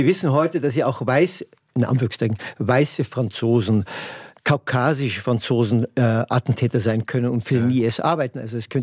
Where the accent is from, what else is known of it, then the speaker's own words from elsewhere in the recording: Germany; natürlich bin ja Deutscher und ich habe keine Schuld, aber ich habe eine Erbverantwortung